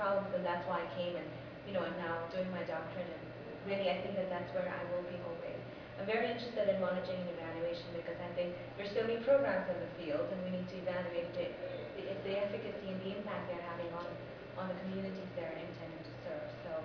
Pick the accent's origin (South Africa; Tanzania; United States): Tanzania; also born or lived in India; I grew up in Tanzania and India, I was in medical school in Tanzania